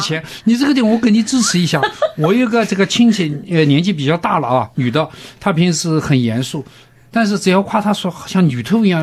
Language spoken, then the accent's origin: Chinese; China